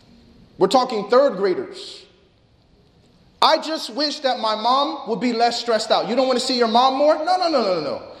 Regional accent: Chicago, Illinois, United States; We have a saying where I grew up in Chicago that, you know, if you have a dollar left, you know, you grow up poor.

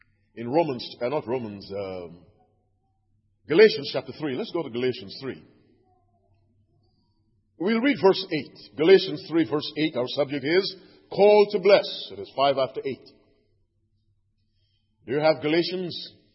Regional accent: Michigan, United States; I am a child of Jennifer Granholm, because she is the governor of Michigan. I am from Michigan.

